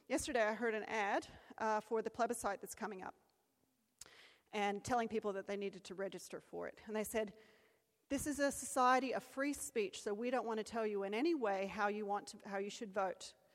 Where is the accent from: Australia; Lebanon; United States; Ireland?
Australia; I grew up here in Australia, and in my backyard, there was an orange tree.